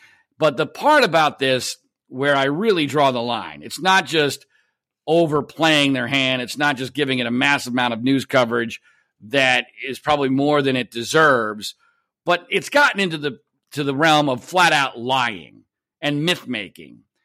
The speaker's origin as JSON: {"language": "English", "country": "United States", "said": "It was an embarrassment to the country. It was horrifying to watch. I was embarrassed as an American."}